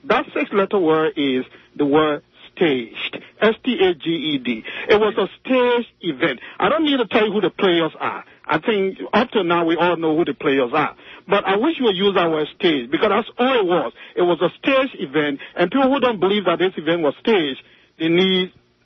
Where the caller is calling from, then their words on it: Brooklyn, New York, United States; I'm calling you from Brooklyn, New York.